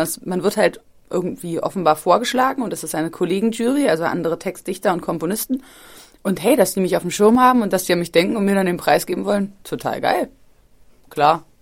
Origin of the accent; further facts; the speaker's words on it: Berlin, Germany; Ich bin in Berlin geboren und ich habe da immer gelebt